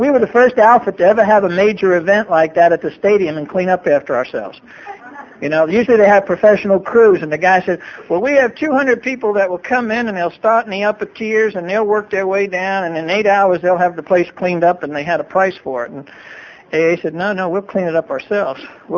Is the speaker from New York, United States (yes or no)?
yes; New York, United States; now in La Mesa, United States; I'm from New York, so it's not going to sound like real South. Now I live in California.